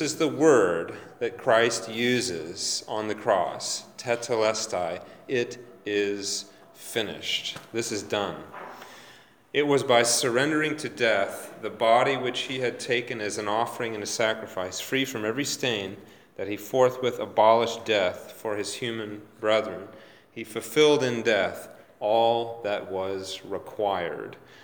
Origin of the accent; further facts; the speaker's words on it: Saskatchewan, Canada; The city that I was raised in Saskatchewan, in Canada, used to be called Pile of Bones.